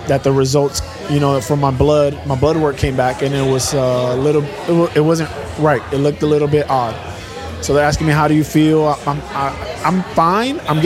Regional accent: Puerto Rico; now in Dallas-Fort Worth, United States; Originally from Puerto Rico.

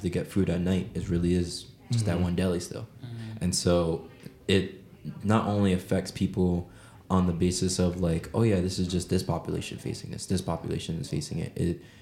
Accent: Bronx, New York, United States; And then I grew up in the Bronx. And when you go to the Bronx, a lot of it, when you grow up, you're just like, oh yeah, going to the city was lik

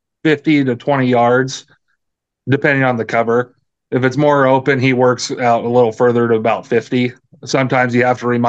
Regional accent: Washington, United States; also born or lived in Arkansas; I live in Eastern Washington. I've lived here my whole life. And don't let the name fool you. I wasn't born in Wyoming. I was actually born in Arkansas.

